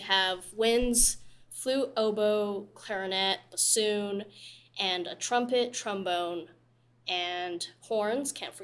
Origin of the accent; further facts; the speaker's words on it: Canada; now in United States; I come from Canada, and where I'm from, the school orchestras aren't as well-funded as they might be here in Texas.